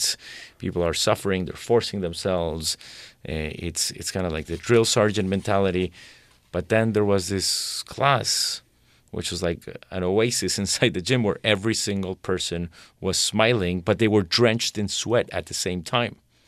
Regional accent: Colombia; I grew up in Colombia also, so I knew what was happening in the country.

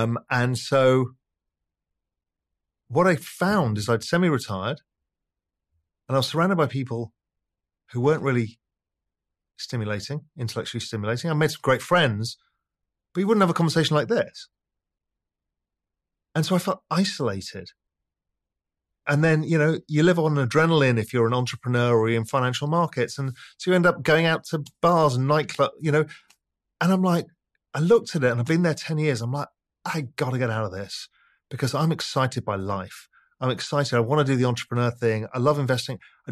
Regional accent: England, United Kingdom; I'm English and my mum's Dutch.

